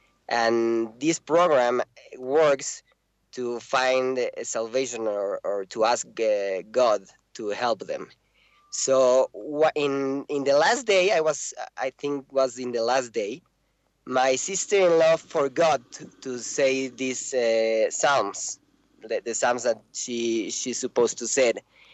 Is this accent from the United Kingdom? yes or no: no; Mexico; now in Los Angeles, United States; I'm from Mexico and I am living now in LA.